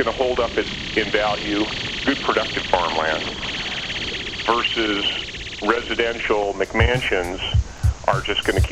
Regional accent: Livermore, California, United States; I grew up in Livermore, California.

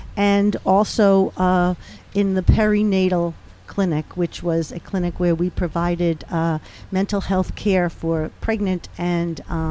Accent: Brooklyn, New York, United States; born there; I was born in Brooklyn, New York.

